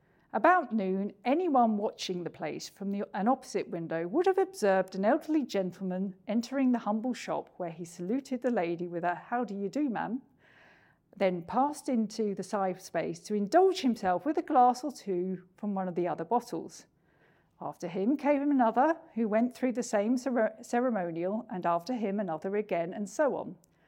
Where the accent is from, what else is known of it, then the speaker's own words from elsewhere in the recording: Scotland, United Kingdom; accent: Scottish; Otherwise, it'll be worse than my Scottish accent if I try and do it without glasses.